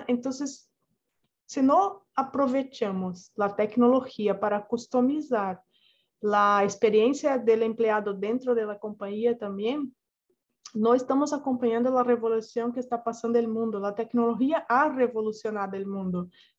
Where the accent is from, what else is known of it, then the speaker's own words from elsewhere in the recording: Brazil; Spanish is a second language; yo soy brasileña, ustedes ya deben de tener percibido ahí que hablo mi portuñol, pero cuando fui contratada en Oracle hace 4 años, no hablaba español.